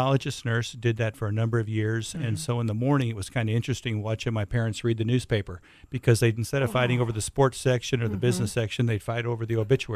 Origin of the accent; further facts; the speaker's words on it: Midwest, United States; also born or lived in Iowa; I grew up in Illinois and Iowa, Midwestern farm community. My father's a Lutheran minister, okay.